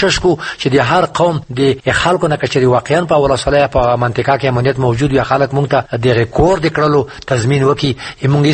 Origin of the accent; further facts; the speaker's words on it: Khost, Afghanistan; موږ ولایت د خوست ولایت یو سرحدي ولایت ده